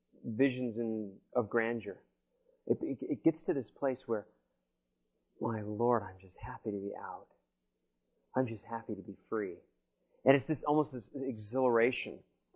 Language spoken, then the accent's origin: English; the South, United States; Like they might say down in the South. And I grew up in the South, so I can say that.